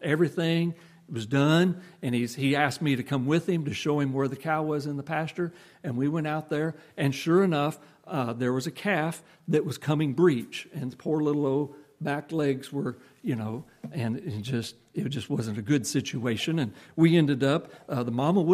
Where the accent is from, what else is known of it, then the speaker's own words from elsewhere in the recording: Nebraska, United States; Now, growing up in Nebraska, where, as I've said before, I don't know what it is now, but back then, cows outnumbered people 8 to 1.